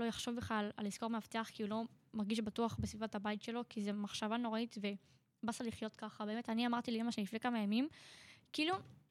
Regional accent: Ariel, Judea and Samaria, Israel; אני באתי מאריאל עם אח שלי

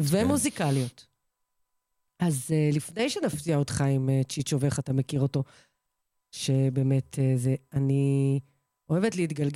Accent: Russia; אני רוסייה

